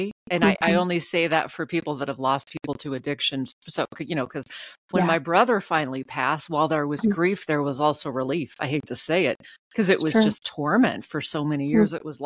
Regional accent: Anchorage, Alaska, United States; I grew up in Anchorage and went to college in Fairbanks.

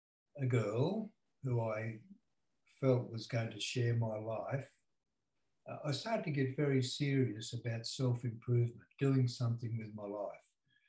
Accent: Sydney, New South Wales, Australia; I was born in Sydney of Greek parents, and when I was born, my father was away in New Guinea in the war, the Second World War. So I grew up in those war years

